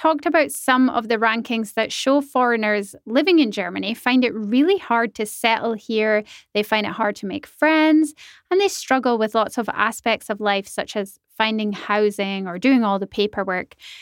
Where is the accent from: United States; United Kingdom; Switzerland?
United Kingdom; Scotland; I'm from Scotland